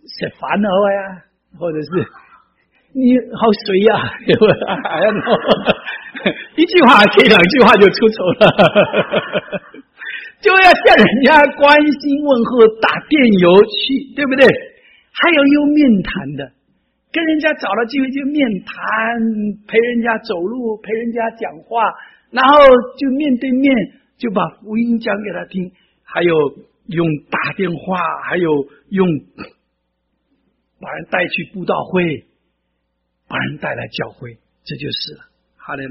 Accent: Taiwan; 我是正宗的台湾人，我父亲是福建厦门人，所以我台湾话讲得比你们都标准。

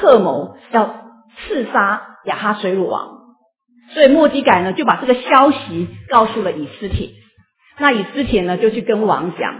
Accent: China; 就是可能像我们中国人的筛子啊

